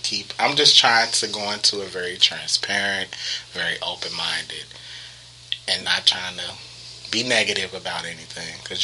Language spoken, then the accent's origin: English; United States; don't think just because I'm American I don't know shit.